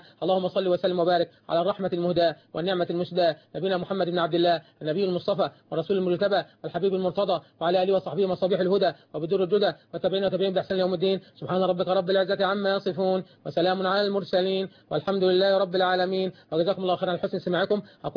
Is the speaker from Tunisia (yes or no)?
no; Egypt